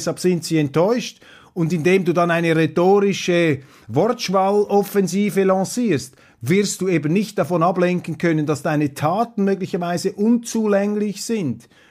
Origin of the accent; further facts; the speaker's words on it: Switzerland; das zeigt mir jetzt einfach als Schweizer, dass in Deutschland dieser Obrigkeitsgeist